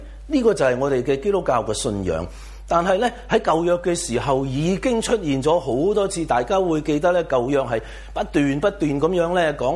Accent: China; 我哋中國人咧都好明白乜嘢叫做驕兵即敗噶啦

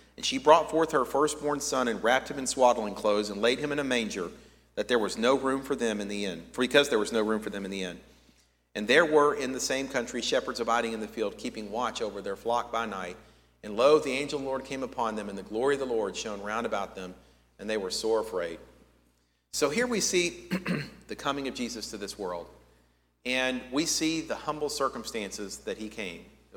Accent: Baytown, Texas, United States; born there; I was born in Baytown, that I was born to a relatively middle-class family named you know

